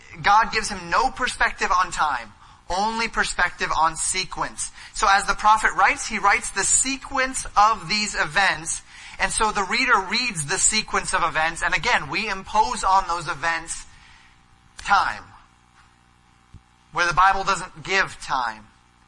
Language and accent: English; Colorado, United States; It's almost as if, growing up in Colorado, we would go up to the mountains.